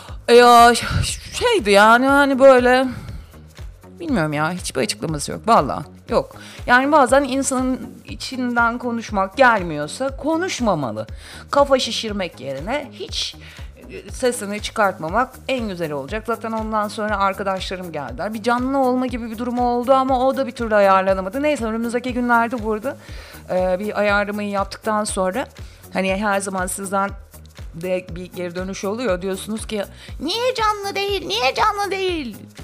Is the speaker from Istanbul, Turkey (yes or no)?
no; Amasya, Turkey; Bizim oralarda öyle bir yemek var bu arada. Amasya'da.